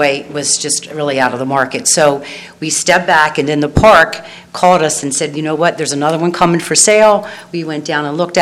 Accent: Dover, Delaware, United States; I grew up in Dover, but we certainly vacationed a lot at the beach

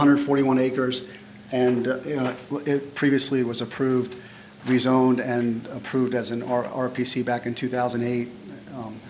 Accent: Wilmington, United States; I'm from Wilmington, so.

